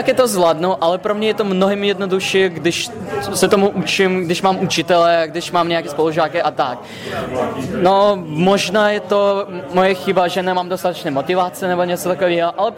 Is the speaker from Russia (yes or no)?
yes; Russia; No, nemám, překvapivě, protože jsem Rus.